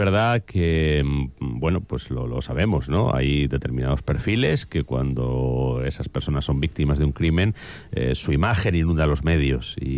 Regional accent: Madrid, Community of Madrid, Spain; ambientado en Madrid, en mi ciudad. Llevé la cosa tan lejos que situé el cadáver a apenas 100 metros de donde yo nací, exactamente

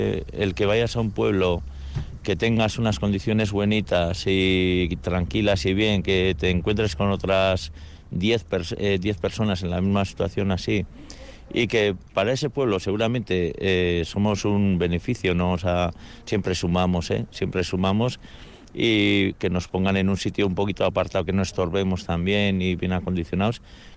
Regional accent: Basque Country, Spain; que soy de ahí, de Guipúzcoa, con muchos años aquí, más de unos 35 años llevo aquí en Álava.

